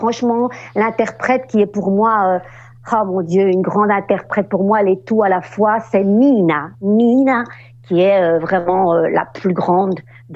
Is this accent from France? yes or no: no; Brussels, Brussels-Capital Region, Belgium; born there; moi, je suis née ici. Je suis très fière d'habiter Bruxelles et cette belle ville, voilà.